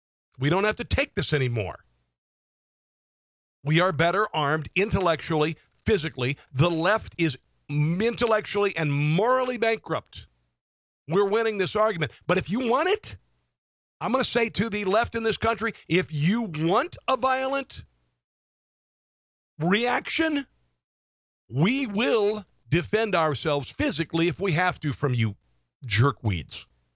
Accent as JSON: {"language": "English", "region": "Iowa", "country": "United States", "tie": "born or raised there", "also_born_or_lived": "Omaha, Nebraska", "said": "Omaha, my hometown, brother. Thanks for checking it out, Patrick. I'm actually originally from Omaha, Nebraska. Grew up in Southwest Iowa, so glad to have you."}